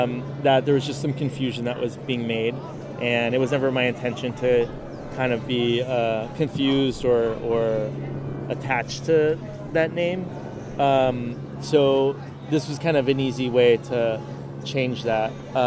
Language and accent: English; San Diego, California, United States; It's specifically like Logan Heights, San Diego, where my family, like the core of who I am, I feel like is based off of that.